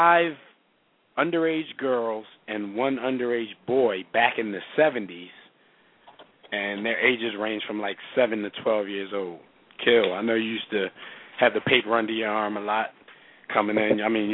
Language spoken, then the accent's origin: English; Philadelphia, Pennsylvania, United States; We're all from Philly.